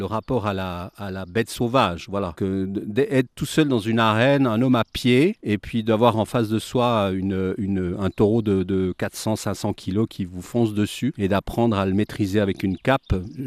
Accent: Jura, Switzerland; je suis un natif du Jura, bien sûr, et je joue les pendulaires entre Genève et Porrentruy. Mon cœur est à Porrentruy, mon lieu de travail est à Genève

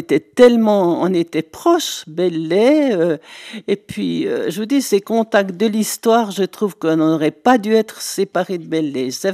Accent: Jura, Switzerland; parce qu'on est jurassienne

